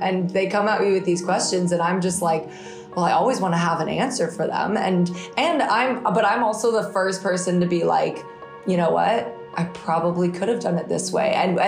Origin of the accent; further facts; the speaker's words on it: San Diego, California, United States; I'm from San Diego originally, moved to Los Angeles, which is kind of where the work and, you know, a lot of the jobs were.